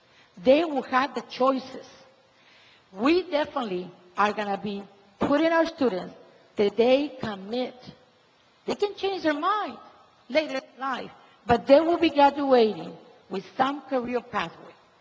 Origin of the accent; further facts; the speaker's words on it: Matamoros, Tamaulipas, Mexico; English is a second language; also born or lived in United States; You can tell my accent. I was born in the United States. I'm a proud American citizen, Mexican-American in my blood, carry Mexican blood. I was raised in Matamoros, border town.